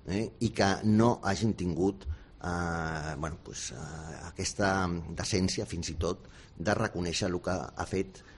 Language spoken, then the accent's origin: Catalan; Barcelona, Catalonia, Spain; Bueno, miri, jo sóc barceloní i evidentment m'estimo moltíssim a la meva ciutat